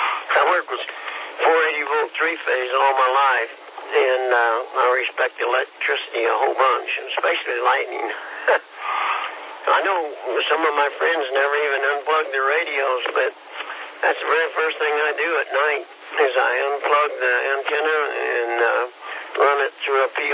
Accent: Kansas, United States; No, sir. We're from Kansas, so we're a little slow.

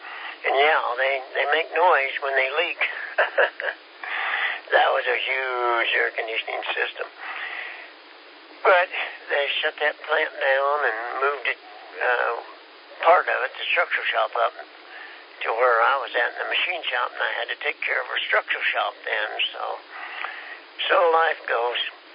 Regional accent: Kansas, United States; I'm from Kansas. I'm a little slow.

